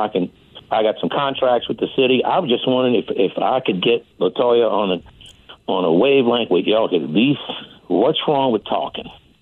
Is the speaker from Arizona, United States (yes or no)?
no; New Orleans, Louisiana, United States; I'm from New Orleans. I grew up in the city, and I've been listening to you for a long time